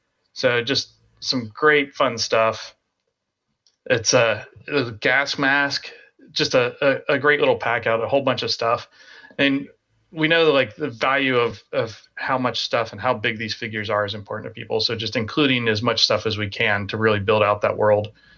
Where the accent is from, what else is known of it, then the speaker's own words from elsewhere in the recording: Ohio, United States; No, there I'm from Ohio.